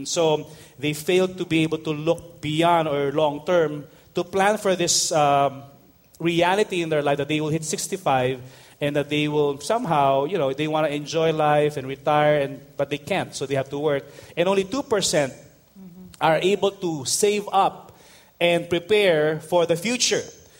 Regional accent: Manila, Metro Manila, Philippines; the starting point of the … were I was born in Tondo. I was born in Manila, and when we were, I remember growing up, our house was about two or three blocks away from Smoky Mountain

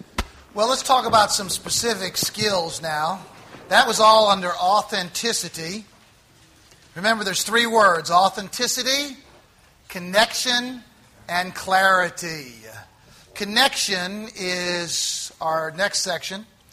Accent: Collinsville, Illinois, United States; I'm from Collinsville. Of course, they all knew that town. And here's three random strangers in Narita Airport at the same time from three tiny little towns in Illinois in the U.S.

